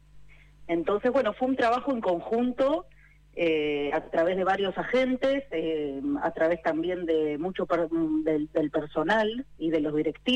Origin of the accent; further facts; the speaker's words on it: Tandil, Buenos Aires Province, Argentina; yo soy muralista profesional de Tandil.